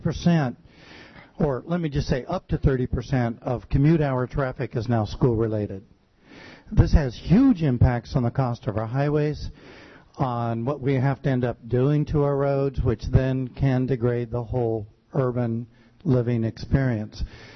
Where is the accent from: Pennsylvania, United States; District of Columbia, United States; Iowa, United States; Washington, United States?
Washington, United States; Port Townsend; I'm from Port Townsend, Washington, so I'm delighted to have a few hours in Alaska.